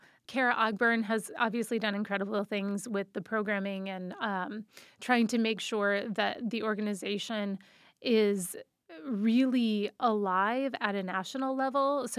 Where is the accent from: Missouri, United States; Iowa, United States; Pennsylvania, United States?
Iowa, United States; And I grew up in Iowa. Weirdly, there were films being made in Iowa when I was a kid